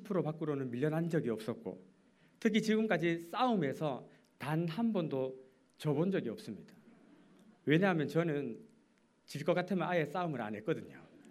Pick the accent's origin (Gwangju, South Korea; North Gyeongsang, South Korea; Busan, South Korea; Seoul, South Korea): North Gyeongsang, South Korea; Goryeong; 저는 시골 출신입니다. 경북 고령군 쌍림면 월망리가 제 본적지이고 부모님은 아직도 거기 살고 계십니다. 본관은 현풍이고요. 예국 공파 15대손입니다.